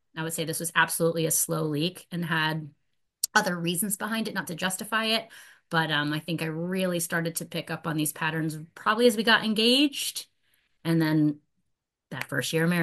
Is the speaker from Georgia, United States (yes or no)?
yes; Atlanta, Georgia, United States; And once I graduated, I got a job in New Jersey. And so I just moved and I stayed up here. I'm originally from Atlanta.